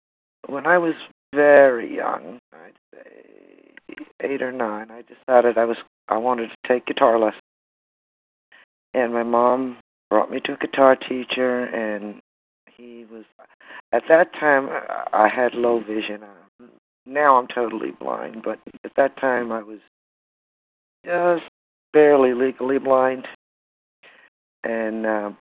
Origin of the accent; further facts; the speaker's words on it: Florida, United States; I was brought up in Florida, but I'm getting used to it.